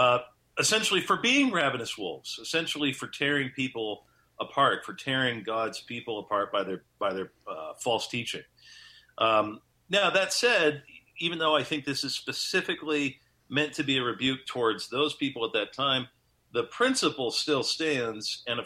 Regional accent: California, United States; also born or lived in Staten Island, United States; Growing up in California, I never had to shovel snow in my life. But then when I moved to the East Coast, I had to do that, you know, at first when I was in Staten Island.

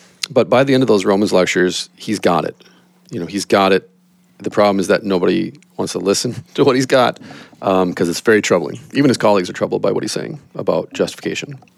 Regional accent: Midwest, United States; I'm from the Midwest.

